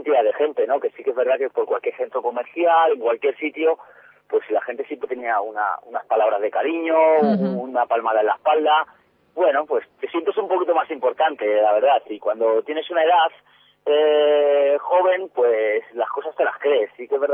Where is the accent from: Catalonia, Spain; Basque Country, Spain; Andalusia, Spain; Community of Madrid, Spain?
Community of Madrid, Spain; Fuenlabrada; tengo a mi familia en Fuenlabrada, he vivido pues mi infancia en Fuenlabrada, y la verdad es que para culminar una carrera, qué mejor que terminar ayudando al equipo de tu ciudad